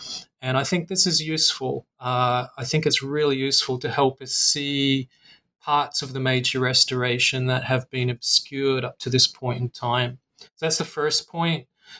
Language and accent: English; Australia; my home country of Australia